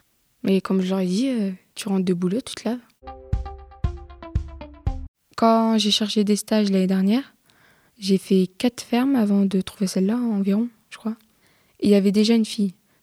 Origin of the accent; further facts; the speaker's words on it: Saint-Saulve, Hauts-de-France, France; born there; now in Gomny, France; j'ai 15 ans, je suis née à Saint-Saulve, dans le nord de la France, pas loin de Valenciennes, et en ce moment j'habite chez mon père à Gomny, et entre temps chez ma mère à Saulzoir qui est à 5 minutes d'ici.